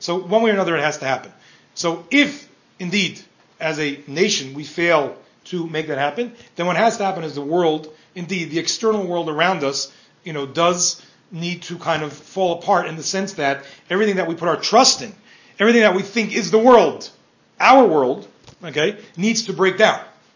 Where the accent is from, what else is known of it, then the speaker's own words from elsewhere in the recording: New York, United States; now in Denver, United States; I grew up in New York, right? And I live in Denver.